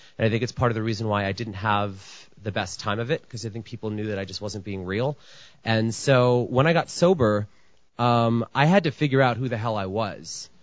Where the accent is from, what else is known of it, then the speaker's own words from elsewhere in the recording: New York, United States; I grew up in New York. I live in New York.